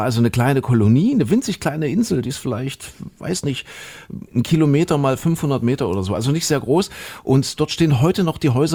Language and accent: German; East Germany, Germany; Ich bin ja ein Kind der DDR.